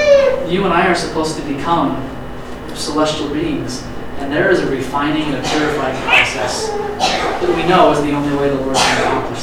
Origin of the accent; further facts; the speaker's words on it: Kanab, Utah, United States; So we got sent down to Southern Utah. That's why we're from Kanab.